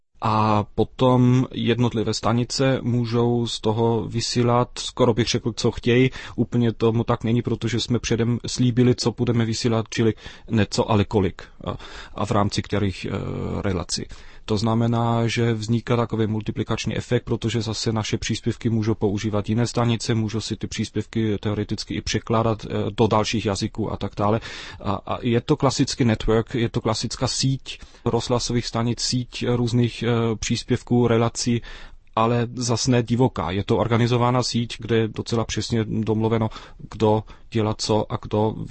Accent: Vienna, Austria; já osobně pocházím z Vídně, Vídeň je 50 kilometrů od Bratislavy

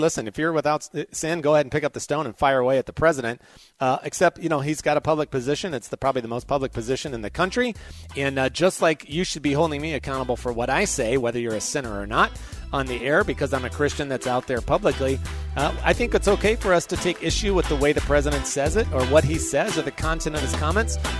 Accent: United States; As an American, I look at this and go, all right, I can understand boycotting.

